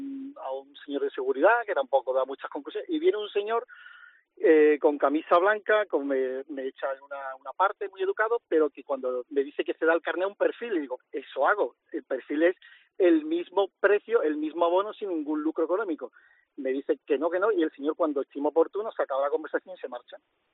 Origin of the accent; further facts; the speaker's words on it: Cádiz, Andalusia, Spain; now in Jerez, Spain; Desde el último año que ya volví a trabajar aquí a la provincia de Cádiz. Yo resido en Jerez, pero soy de Cádiz, del barrio de Loreto, cadista.